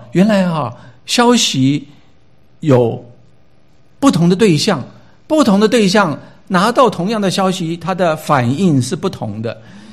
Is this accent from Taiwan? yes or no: yes; Taiwan; moved away; 我们70年代从台湾来的